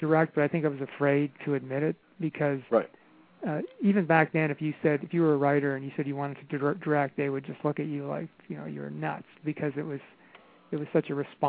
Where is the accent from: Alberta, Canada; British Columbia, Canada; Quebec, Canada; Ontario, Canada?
Ontario, Canada; I grew up just outside of Toronto, and where I lived was all the Second City guys lived within like a four-block radius.